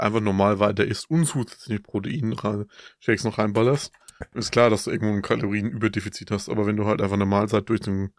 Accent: Bavaria, Germany; bei uns in Franken sagt man halt Spind.

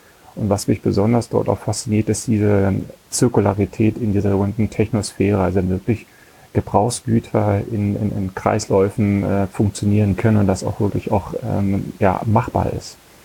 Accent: East Germany, Germany; ich komme aus der DDR, da hatten wir ja eine andere Ressourcenlage

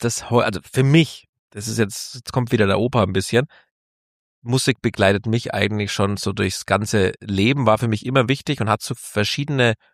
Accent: Germany; weil wir sind ja aus Deutschland.

